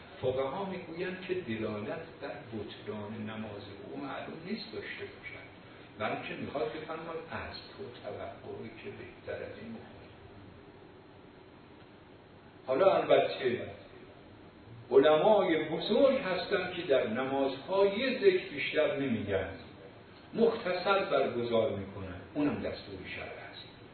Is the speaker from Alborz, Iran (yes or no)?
no; Qom, Iran; حالا منی هم که تو قم بزرگ شدم